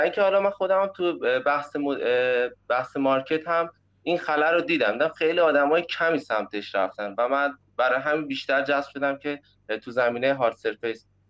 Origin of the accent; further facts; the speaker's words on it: Isfahan, Iran; born there; من متولد 73 هستم، اصفهان.